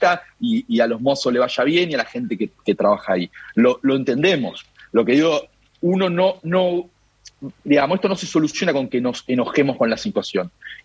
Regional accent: Lomas de Zamora, Buenos Aires Province, Argentina; soy de Lomas de Zamora, recorro permanentemente y hablo con los vecinos y con las vecinas.

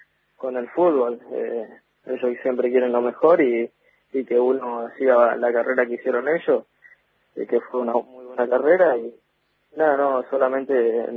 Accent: Villa Elisa, Buenos Aires Province, Argentina; Villaliza, sí.

